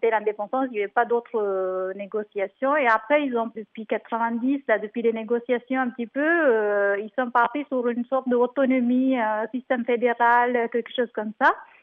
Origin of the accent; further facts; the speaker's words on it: Jaffna, Northern Province, Sri Lanka; Nous, on a la famille au nord, nous, on est de Jaffna.